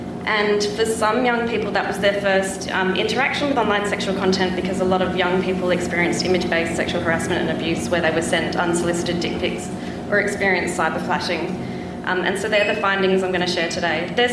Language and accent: English; Australia; I'm from Australia. I'm a little bit jet-lagged and I apologise, as it's 3 a.m. in Australia for me right now.